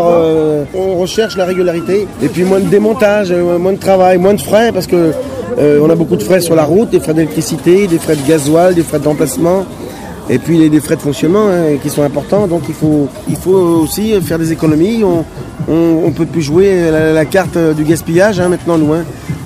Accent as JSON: {"language": "French", "town": "La Rochelle", "region": "Nouvelle-Aquitaine", "country": "France", "said": "moi, je suis pas du tout de la région de Limoges, je suis de La Rochelle, moi, c'est pas très loin"}